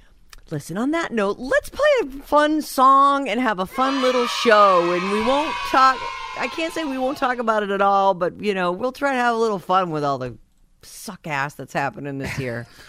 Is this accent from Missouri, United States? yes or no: no; Rhode Island, United States; born there; Because I was born in Rhode Island.